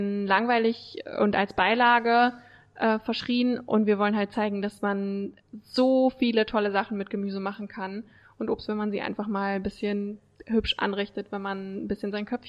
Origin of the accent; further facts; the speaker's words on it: Oldenburg, Lower Saxony, Germany; bin ich dann vor guten 3 Jahren zurück nach Oldenburg gekommen, in meine Heimatstadt. Ich war lange weg